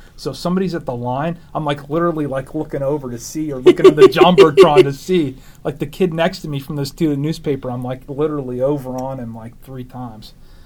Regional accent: Las Vegas, Nevada, United States; I'm from Vegas, obviously

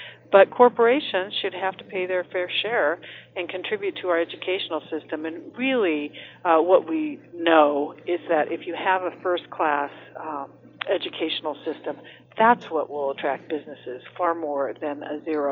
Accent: California, United States; I grew up in California when they had the best educational system in the country

